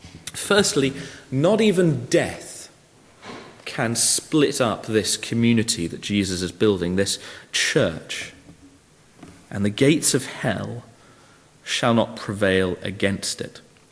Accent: United Kingdom; I'm British

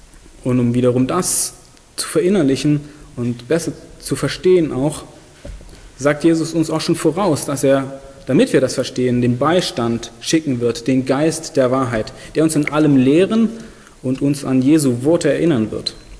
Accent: East Germany, Germany; Ich bin hier im Osten aufgewachsen, hatte 22 Jahre lang keine Vorstellung von Gott

